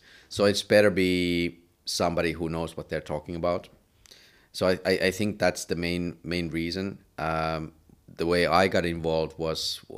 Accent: Finland; Well, I'm from Finland.

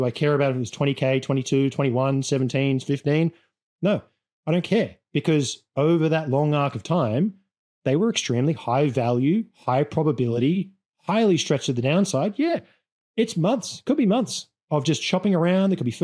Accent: Australia; I'm an Australian.

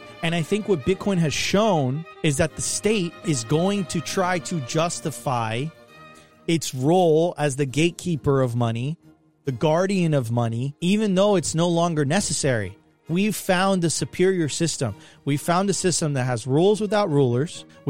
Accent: Venezuela; Like I've lived in Latin America. I'm originally from Venezuela.

